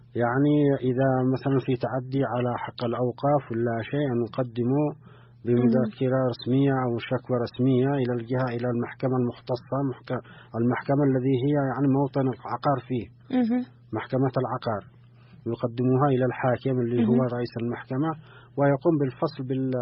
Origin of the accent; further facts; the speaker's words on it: Yemen; كما اعتدنا بأن إحنا كناس يمنيين